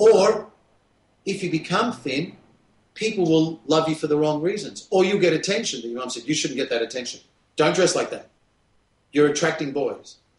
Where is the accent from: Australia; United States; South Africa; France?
Australia; the number one national TV morning show in Australia. That's my home country.